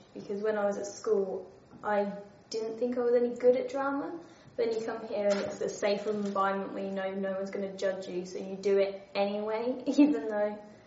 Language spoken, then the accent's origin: English; England, United Kingdom; Obviously, because we're English, we have a lot of differences, because we drive on the opposite side of the road